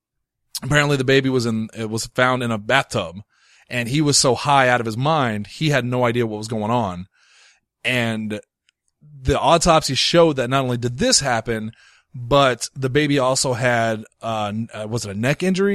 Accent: Mound City, Illinois, United States; I'm from Mound City, which is right across the way.

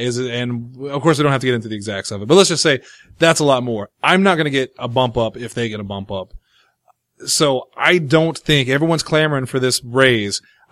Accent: Illinois, United States; I'm from Illinois.

